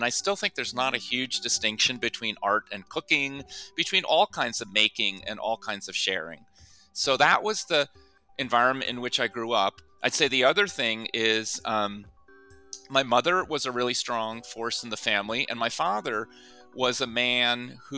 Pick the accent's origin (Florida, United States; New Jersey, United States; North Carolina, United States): New Jersey, United States; we grew up near Thomas Edison's West Caldwell Laboratory